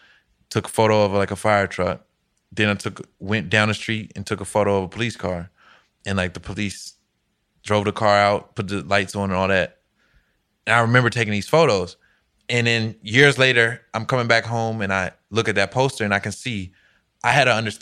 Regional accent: Alexandria, Virginia, United States; Right. I'm from Alexandria, Virginia.

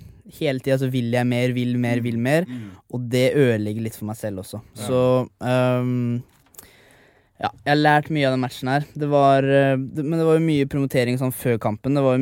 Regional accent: Sarpsborg, Østfold, Norway; jeg kommer fra Greåker, fra Sarpsborg liksom. Jeg kommer fra et skikkelig hardcore sted, fra Serp

